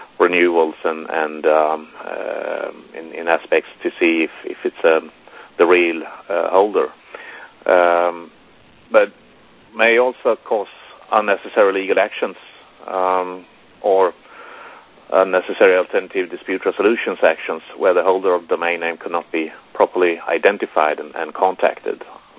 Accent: Sweden; English is a second language; I mean, I'm from Sweden, and we have our dots over the O's and A's

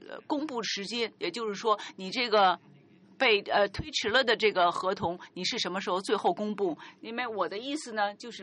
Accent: Japan; 我是从日本来的

